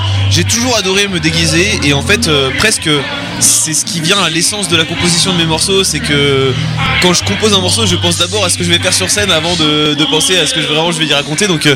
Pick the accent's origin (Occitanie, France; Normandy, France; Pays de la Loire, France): Normandy, France; Bernay; now in Laval, France; je suis originaire de Normandie, de Bernay, mais j'ai déménagé maintenant il y a 2 ans. Et je me suis installé à Laval